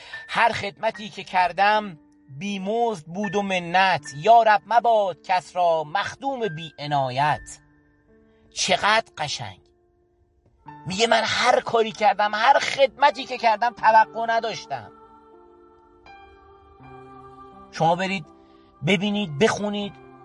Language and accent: Persian; Garmsar, Semnan, Iran; خودم بچه گرمسار هستم